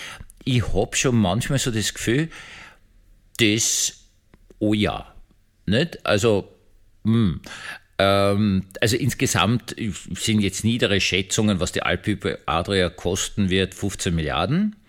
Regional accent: Austria; freut mich als Österreicher unglaublich.

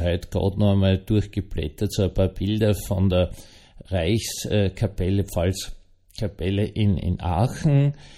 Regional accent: Vienna, Austria; Also, ich bin ja Wiener und von der Mutter her evangelisch

